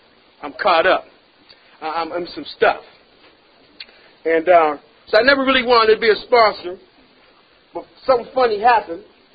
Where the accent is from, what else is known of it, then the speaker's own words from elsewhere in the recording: Pittsburgh, Pennsylvania, United States; I'm from Pittsburgh. Only path I know is Centenary Avenue, Fifth Avenue, Robinson Court, Francis Street.